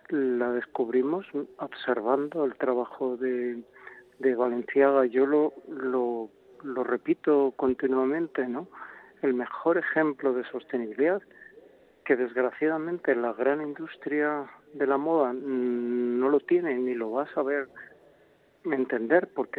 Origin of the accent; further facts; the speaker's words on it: Basque Country, Spain; No solamente para los que, como yo, que también soy vasco y no español